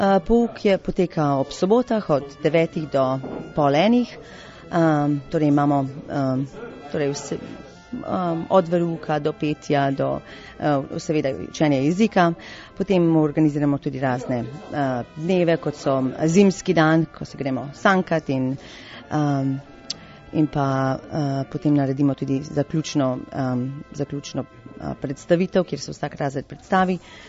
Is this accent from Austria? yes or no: no; Toronto, Ontario, Canada; Torej, prihajamo iz Toronta